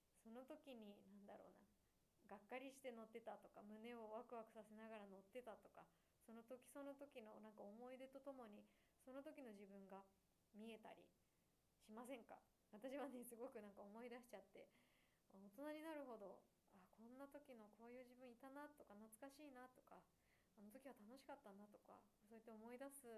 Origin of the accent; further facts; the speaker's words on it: Nagoya, Aichi, Japan; now in Tokyo, Japan; 私は地元は名古屋なので、ちなみに私は名古屋では地下鉄の赤色のですね、桜通り線っていう地下鉄によく乗ってたので、桜通り線にも思い出がすごくあるんですけど、私はその東京に来てからは井の頭線というね、私鉄の電